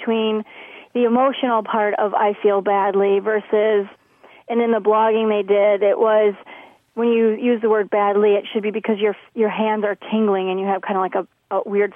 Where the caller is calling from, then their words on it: Menasha, Wisconsin, United States; I'm calling from Menasha, Wisconsin.